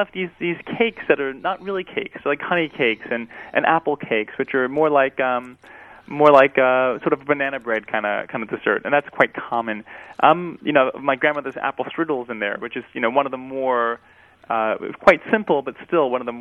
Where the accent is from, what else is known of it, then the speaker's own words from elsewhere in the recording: New York, United States; for us growing up in the New York area, they're pretty much a Jewish cookie